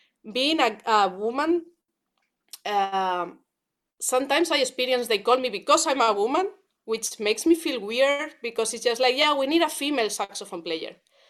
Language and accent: English; Spain; I'm Spanish, I don't play flamenco